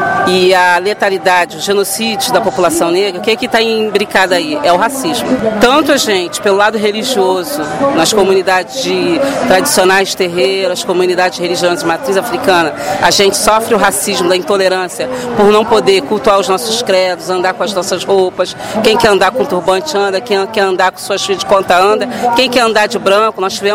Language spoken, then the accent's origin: Portuguese; Brazil; enquanto brasileira